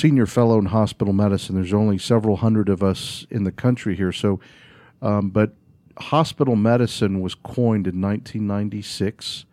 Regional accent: Lexington, Kentucky, United States; I am from Kentucky originally, was born in Lexington, Kentucky.

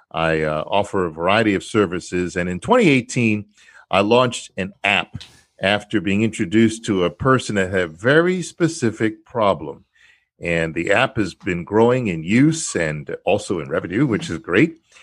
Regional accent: New York, United States; now in Houston, United States; I moved to Houston, Texas, after living on the East Coast and growing up in New York in the mid-80s, right after Challenger, actually.

